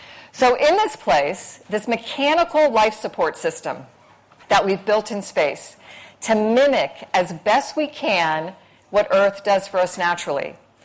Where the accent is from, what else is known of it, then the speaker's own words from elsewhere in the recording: Florida, United States; I grew up in Florida, I told you.